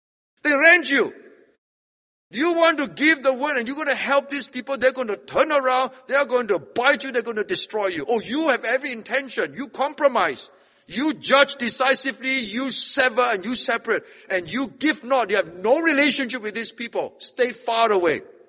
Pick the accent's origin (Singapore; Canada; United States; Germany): Singapore; are you from Singapore? I say, yes. We are from Singapore.